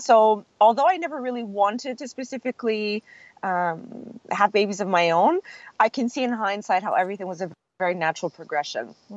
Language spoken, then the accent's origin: English; Montreal, Quebec, Canada; now in Australia; I'm from Montreal. My dad's Italian, my mom's French. My kids are born in Australia and Canada, and I'm now a permanent resident in Australia.